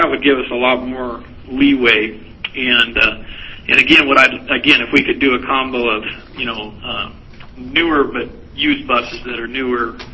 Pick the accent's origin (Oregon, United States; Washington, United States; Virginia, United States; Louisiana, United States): Washington, United States; And I'm from Washington originally, and I know in Washington there's reimbursement money.